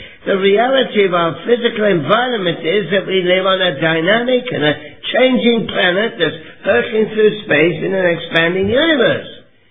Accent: England, United Kingdom; You know, I grew up in England, and I've just come back from London.

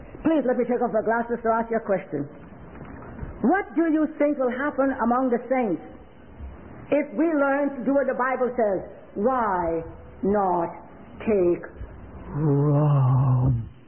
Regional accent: Bahamas; I am from the Bahamas, originally.

